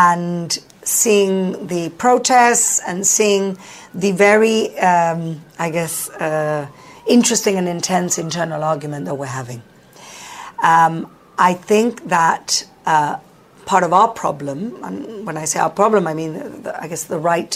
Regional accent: Gibraltar; When I saw the video in a protest of the Prime Minister of Spain, I'm from Gibraltar, I'm like, what is this guy doing on a video talking about our protests and democracy?

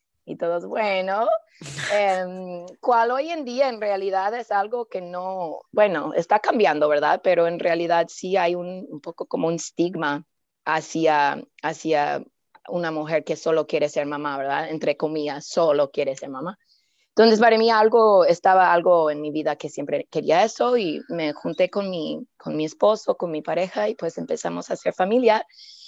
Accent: Buffalo, New York, United States; moved away as an adult; now in Mexico; yo originalmente yo soy de Buffalo, en Nueva York, una ciudad ahí cerca de Canadá, en el estado de Nueva York, en Estados Unidos. Y cuando cumplí 21 años, vine a México a viajar y explorar y conocerme, y aquí me quedé. Acabo de cumplir 40

